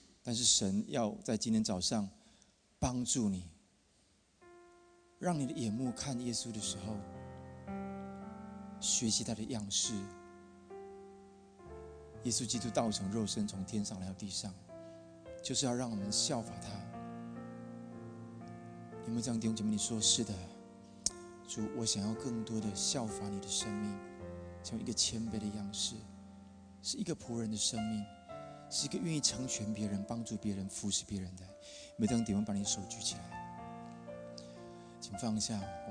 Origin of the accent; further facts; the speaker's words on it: Taiwan; 我跟雪慧，我们从台湾来，那雪慧从小是在印尼长大的华人。那我们本来只是想要路过雪梨哈，第一次来雪梨，来东岸